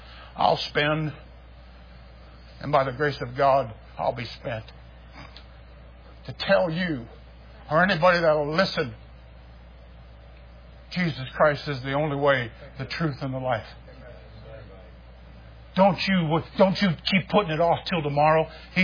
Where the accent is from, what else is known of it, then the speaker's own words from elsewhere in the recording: Ohio, United States; I grew up in Ohio where I was landlocked. Okay. So I didn't have many places to go swimming.